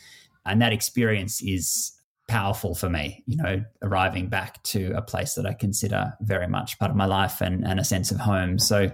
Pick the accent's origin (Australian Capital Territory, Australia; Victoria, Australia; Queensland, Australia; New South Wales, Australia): Victoria, Australia; Melbourne; where I grew up in St Kilda in inner Melbourne, inner South Melbourne